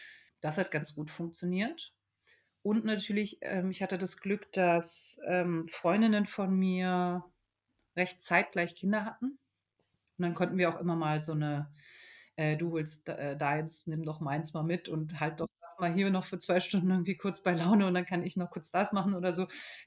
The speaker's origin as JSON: {"language": "German", "region": "Berlin", "country": "Germany", "tie": "born or raised there", "said": "Also ich bin ja ursprünglich aus Berlin, bin da auch geboren."}